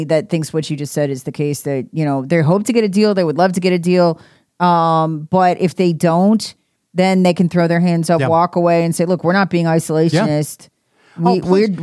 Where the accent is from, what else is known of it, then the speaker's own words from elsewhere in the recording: United States; when you're trying to dictate to me what I can put on Wikipedia as an American